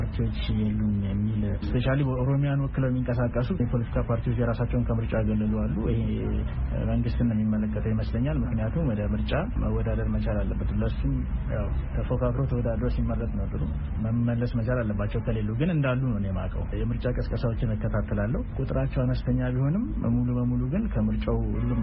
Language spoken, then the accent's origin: Amharic; Ambo, Oromia, Ethiopia; እዚሁ አምቦ ከተማ ተወልጄ ነው ያደኩት።